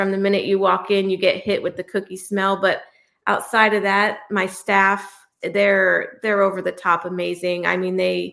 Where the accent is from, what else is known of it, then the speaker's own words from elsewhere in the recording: Florida, United States; also born or lived in Connecticut / Port Charlotte / Tampa / Fort Myers; I was born in Connecticut, but we moved to Florida. I was in elementary school. We actually moved to Port Charlotte, then kind of bounced to Tampa and then made our way to Fort Myers.